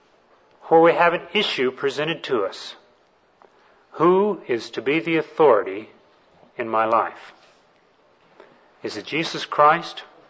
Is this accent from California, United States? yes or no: no; Texas, United States; he was the foreman of the body shop at one of the automobile dealerships there in my hometown.